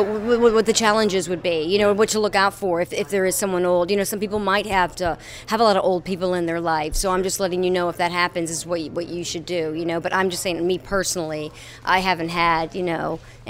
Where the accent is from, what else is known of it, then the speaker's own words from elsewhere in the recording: the South, United States; now in New York, United States; I mean, I grew up in the South where I was surrounded by it. And then in New York, I don't seem to be around it as much.